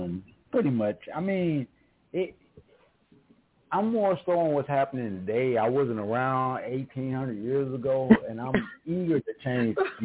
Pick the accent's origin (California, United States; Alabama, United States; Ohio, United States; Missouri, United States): Missouri, United States; St. Louis; born there; now in Arizona, United States; I'm basically here, but I wasn't born in Arizona. I was born in Missouri.